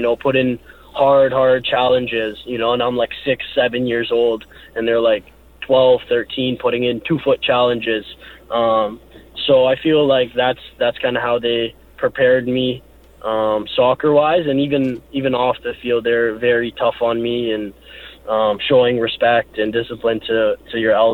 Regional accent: Canada; You know, obviously growing up in Canada, that's always a thing.

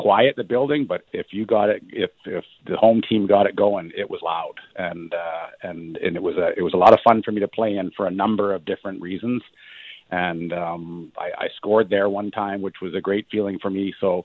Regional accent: Vancouver, British Columbia, Canada; I personally love coming back to Vancouver. It wasn't a rivalry. It wasn't anything. I just liked playing in my hometown.

